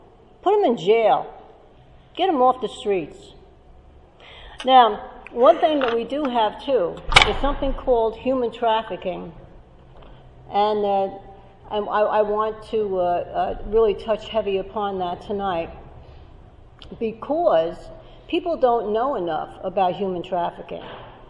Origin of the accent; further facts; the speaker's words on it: Phillipsburg, New Jersey, United States; Like on my street where I live, I'm from Phillipsburg, I know that there's two on my street, okay?